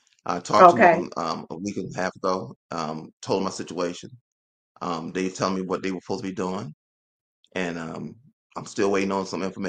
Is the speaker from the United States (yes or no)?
yes; Hartford, Connecticut, United States; I'm a black man. I grew up in Hartford, Connecticut, in the projects.